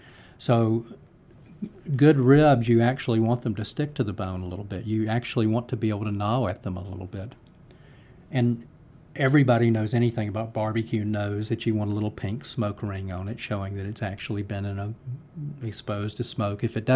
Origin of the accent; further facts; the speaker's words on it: Decatur, United States; when I was growing up in Decatur